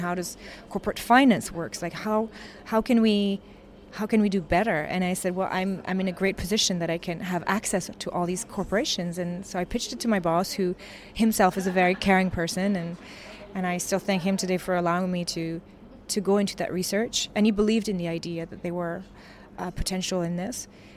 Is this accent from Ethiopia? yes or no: no; Canada; also born or lived in New York; I'm also Canadian, where I've lived most of my life. I'm also a New Yorker, where I've lived a very long time